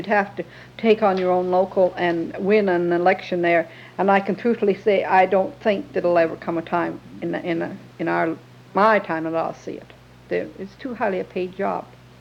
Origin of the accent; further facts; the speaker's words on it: Canada; You see, we're Canadian, and we have different feelings, really.